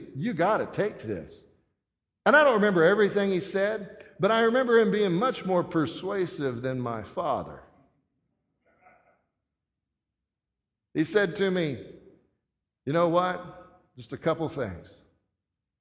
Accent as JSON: {"language": "English", "town": "Brady", "region": "Texas", "country": "United States", "tie": "born or raised there", "said": "he was my pastor when I was a youth growing up in Brady, Texas."}